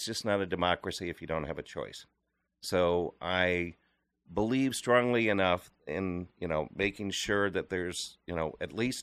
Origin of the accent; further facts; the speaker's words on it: St. Louis, Missouri, United States; So I'm originally from St. Louis. My connection to Iowa goes back to 1995.